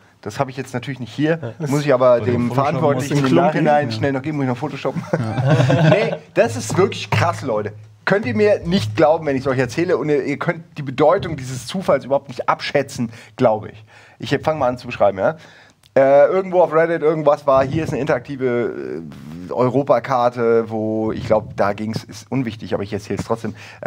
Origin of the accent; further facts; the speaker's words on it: Wächtersbach, Hesse, Germany; trifft von allen Städten genau meine Heimat sozusagen. Und ich habe danach versucht, habe ich auf der Karte gar nicht gesehen, Moment mal, da liegt doch nicht Wächtersbach.